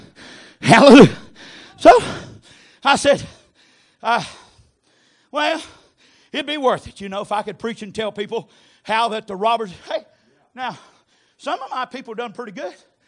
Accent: Ireland; I'm from Ireland. My people were in Northern Ireland. All of us were in Northern Ireland. We were stuck up there in the dire iron cast of Catholicism.

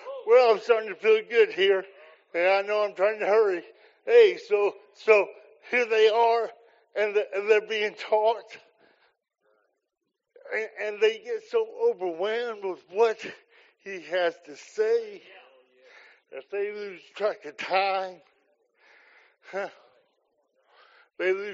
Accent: Bedford, Indiana, United States; I grew up in Indiana. Dad took Hilltop Pentecostal church there in Bedford. I was 8 years old.

